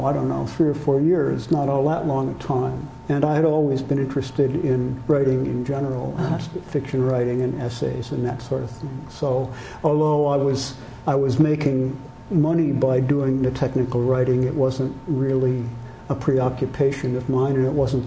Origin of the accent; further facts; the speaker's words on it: Midwest, United States; now in Putney, United States; I'm from the Midwest. But I had always wanted to live in a rural setting with forests and fields and such like, and so I was eager to give it a try, and we came up, me with a freelance job, and moved up to Putney, Vermont.